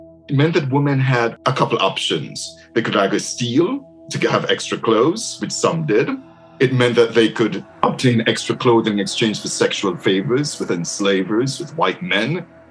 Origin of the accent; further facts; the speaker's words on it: Jamaica; When I read that, I was stunned because growing up in Jamaica, I've never heard of lace bark.